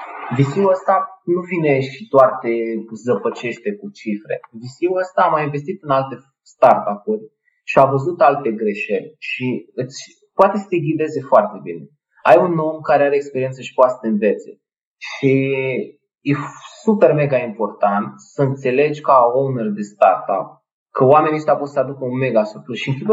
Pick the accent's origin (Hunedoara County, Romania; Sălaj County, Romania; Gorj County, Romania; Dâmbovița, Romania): Gorj County, Romania; Târgu Jiu; now in Iași, Romania; că eu deloc nu sunt de aici din Iași, sunt din Târgu Jiu și cred că dacă ne uităm așa pe hartă, e cel mai departe, la 700 de kilometri.